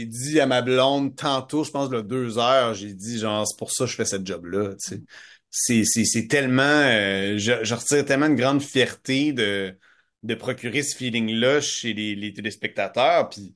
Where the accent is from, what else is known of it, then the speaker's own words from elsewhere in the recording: Sorel, Quebec, Canada; je viens de Sorel, puis je joue au football